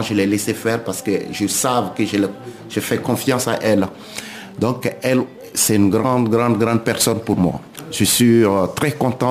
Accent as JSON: {"language": "French", "country": "Burkina Faso", "lives_now": "France", "said": "je commence à former aussi d'autres personnes qui sont chez moi au Burkina."}